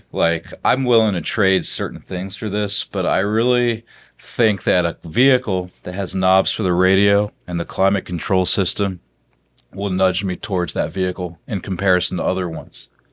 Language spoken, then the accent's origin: English; Rust Belt, United States; So that being said, I'm from the Rust Belt and I do like having sun.